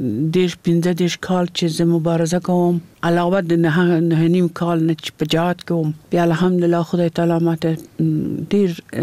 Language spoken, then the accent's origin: Pashto; Kabul, Afghanistan; زه د کابل یم او په کابل ښار کې پیدا شوم او دم دلته په کابل کې ما سبق وایله ده.